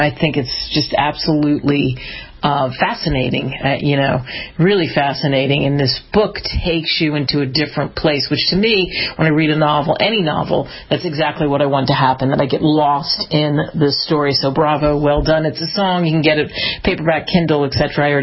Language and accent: English; Philadelphia, Pennsylvania, United States; I can remember growing up in Philadelphia and going to the Philadelphia Art Museum